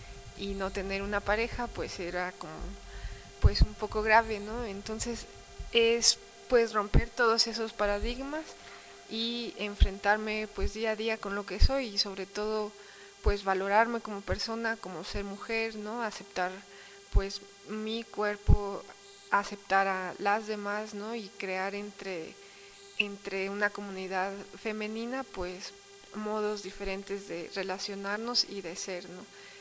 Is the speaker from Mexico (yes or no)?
yes; San Cristóbal de las Casas, Chiapas, Mexico; soy de San Cristóbal de las Casas, Chiapas